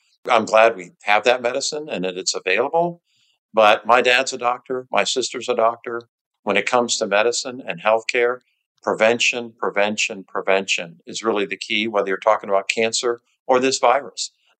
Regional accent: St. Petersburg, Florida, United States; St. Petersburg, my hometown, yes.

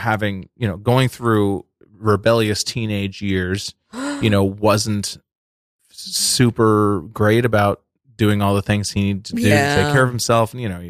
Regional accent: Massachusetts, United States; I am from Massachusetts.

